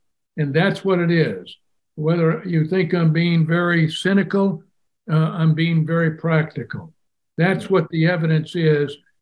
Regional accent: Germany; And I grew up in Germany after World War II

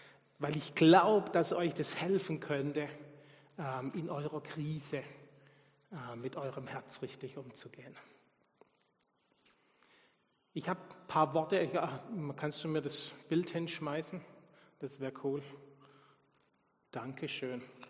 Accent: Baden-Württemberg, Germany; Man kann mit viel geizen als Schwabe, ne? Aber nicht mit Witzen.

